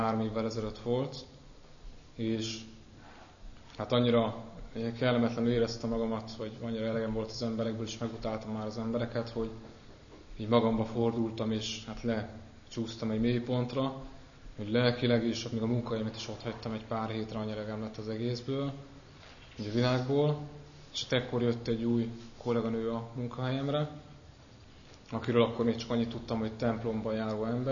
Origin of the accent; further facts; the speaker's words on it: Budapest, Hungary; Budapesten is születtem, itt is nőttem föl. A gyerekkorom, fiatalkorom én szerintem egy hát olyan tipikus, átlagos budapesti gyermekkor, fiatalkor volt, lakótelepen nőttem föl.